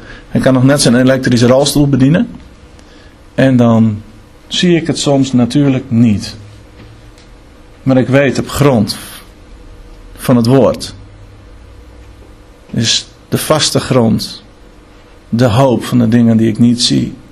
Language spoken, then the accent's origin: Dutch; Friesland, Netherlands; Nou, mem kan ik wel zeggen, ik ben Fries, dus dat is een redelijk bekend woordje.